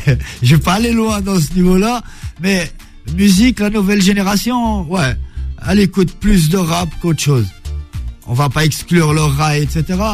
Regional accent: Casablanca, Casablanca-Settat, Morocco; Je suis né à Derf Sultan et j'ai grandi dans le 4e arrondissement.

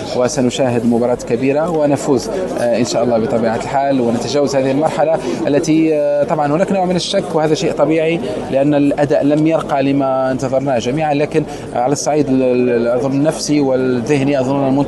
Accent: Morocco; حسب رأينا كمغاربة على الأقل

